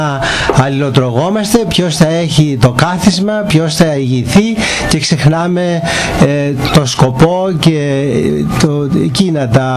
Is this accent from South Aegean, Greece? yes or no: no; Kardamyla, North Aegean, Greece; όπως λένε στο χωριό μου εκεί, στα Καρδάμιλα της Χίου